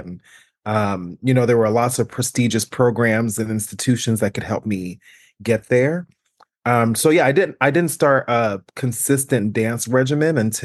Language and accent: English; Montclair, New Jersey, United States; Yes, from Montclair. I grew up right there on Lincoln Street.